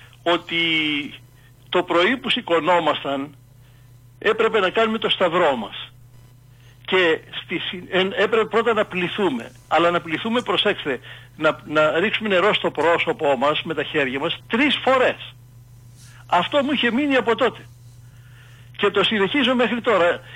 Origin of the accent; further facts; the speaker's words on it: Piraeus, Attica, Greece; Γεννήθηκα στον Πειραιά, στο Χατζηκυριάκιο, και εκεί μεγάλωσα. Το 1935 από γονείς Κωνσταντινοπολίτες, πρόσφυγες από την Κωνσταντινούπολη.